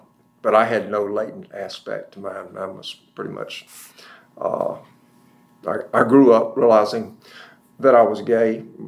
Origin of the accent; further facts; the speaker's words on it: Madison, Georgia, United States; I was born in, grew up in Madison, Georgia. I was born in Athens on a dairy farm. It was a third generation dairy farm.